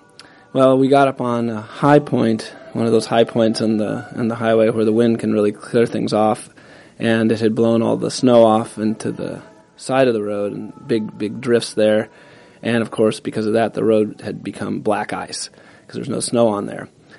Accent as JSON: {"language": "English", "town": "Lawrence", "region": "Kansas", "country": "United States", "tie": "born or raised there", "said": "I grew up in Lawrence, Kansas. My parents both had their families in Wichita, Kansas."}